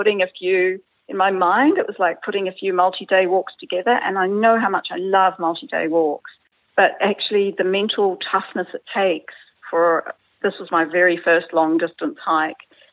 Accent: South Africa; born there; I was born in South Africa

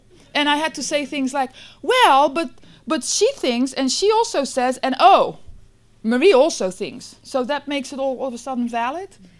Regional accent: Netherlands; I'm from the Netherlands. It works different there. That was my excuse. I'm Dutch.

